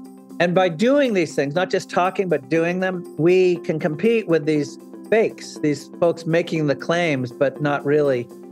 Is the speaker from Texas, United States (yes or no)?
no; New Hampshire, United States; To set the stage, Robert, I grew up in New Hampshire